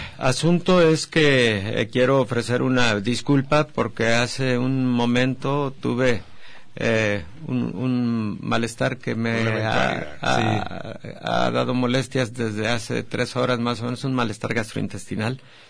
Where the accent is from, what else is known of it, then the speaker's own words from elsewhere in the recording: Mexico; Somos los mexicanos muy creativos a hacer un tipo cubrebocas.